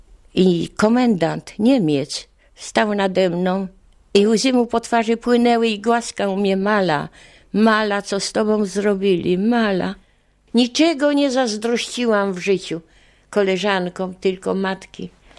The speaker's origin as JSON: {"language": "Polish", "town": "Sosnowiec", "region": "Silesian Voivodeship", "country": "Poland", "tie": "born or raised there", "said": "mam 82 lata. Urodziłam się w Sosnowcu, wychowywałam się w Sosnowcu."}